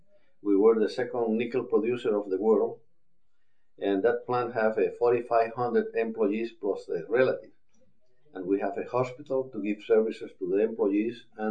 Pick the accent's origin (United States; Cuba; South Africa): Cuba; Alquizar, Mayabeque; born there; English is a second language; The name is Alquizar, south of Havana, 1 hour from Havana.